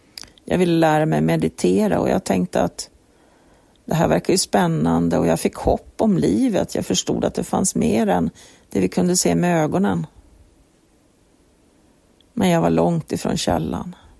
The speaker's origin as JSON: {"language": "Swedish", "town": "Kiruna", "region": "Norrbotten County", "country": "Sweden", "said": "och jag kommer från Kiruna."}